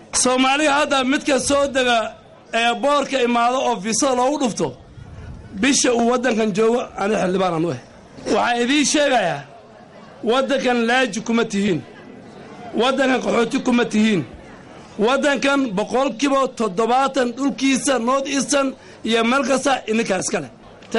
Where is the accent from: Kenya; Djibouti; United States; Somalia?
Kenya; Garissa, Garissa County; Ani waxaan ka imaaday magaalada Garissa.